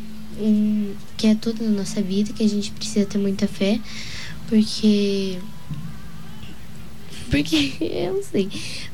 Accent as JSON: {"language": "Portuguese", "town": "Fátima do Sul", "region": "Mato Grosso do Sul", "country": "Brazil", "said": "Eu sou de Fátima do Sul."}